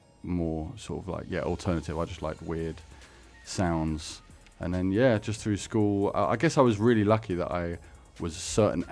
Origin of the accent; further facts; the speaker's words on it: Kingsbury, London, United Kingdom; I grew up in Northwest London. I think not too far from you, right?